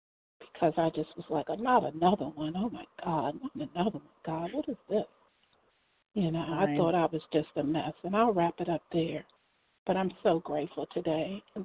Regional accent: Maryland, United States; I'm from Maryland.

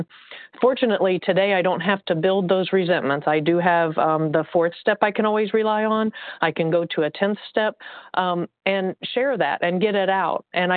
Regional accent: Indiana, United States; recovered compulsive overeater from Indiana.

